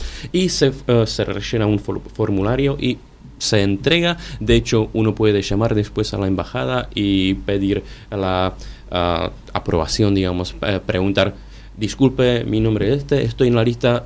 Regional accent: Ostrava, Moravian-Silesian Region, Czechia; Spanish is a second language; now in Japan; cuando vuelva a República Checa, a Ostrava, de donde soy

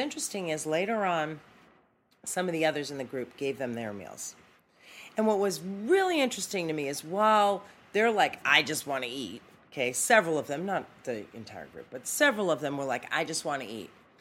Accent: Boston, Massachusetts, United States; You know, I grew up in Boston under a house, and I'll tell you, in the neighborhood I grew up in, it was an ethnic neighborhood.

